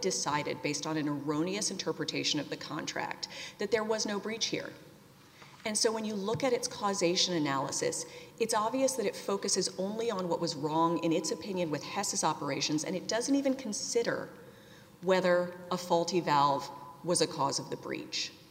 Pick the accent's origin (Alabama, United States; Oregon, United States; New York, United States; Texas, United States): New York, United States; And I'm from New York, I'm trying not to talk too fast.